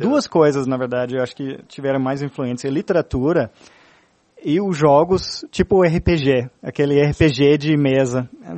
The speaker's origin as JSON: {"language": "Portuguese", "region": "Texas", "country": "United States", "tie": "born or raised there", "said": "Sim, passei a minha infância no Texas."}